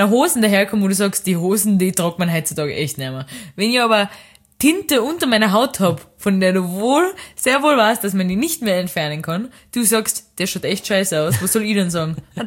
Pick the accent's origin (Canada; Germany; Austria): Austria; Mich auch gefragt, wo ich herkomme. Österreich.